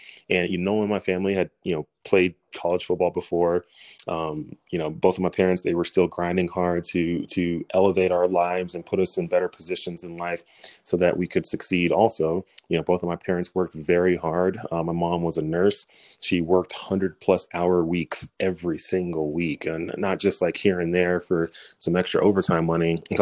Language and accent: English; Dallas, Texas, United States; went back to Nigeria, married my mom, brought her back here, had me and my two brothers and my sister, and we grew up in Dallas.